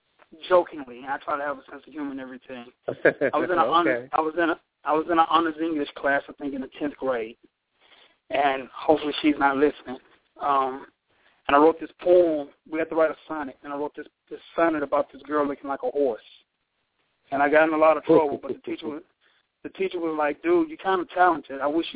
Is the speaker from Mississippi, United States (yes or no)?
yes; Meridian, Mississippi, United States; I grew up in Meridian, Mississippi. So it's if you're not familiar with Mississippi, it's a town east of Jackson, about an hour and a half. I grew up there.